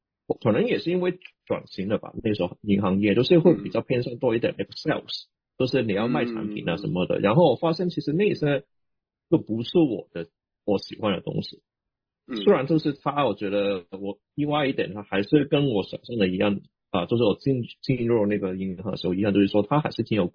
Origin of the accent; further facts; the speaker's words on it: Hong Kong; accent: Hong Kong; Chinese is a second language; 因为其实你听到口音的知道我是香港人，